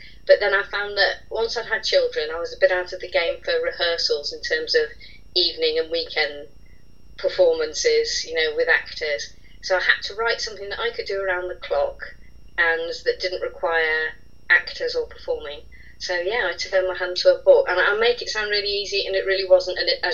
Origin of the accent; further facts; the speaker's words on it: Yorkshire and the Humber, United Kingdom; And I'm from that area of the world. I'm from the South Yorkshire, Derbyshire border. And my parents retired to a place just down the road from Baslow